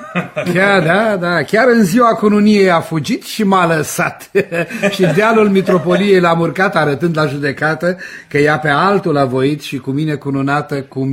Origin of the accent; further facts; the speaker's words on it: Chișinău, Moldova; also born or lived in Sliven, Bulgaria; M-am născut în Sliven, un orășel din Bulgaria, dar după moartea tatii, mama ne-a luat pe toți trei copiii ei și așa am ajuns la Chișinău.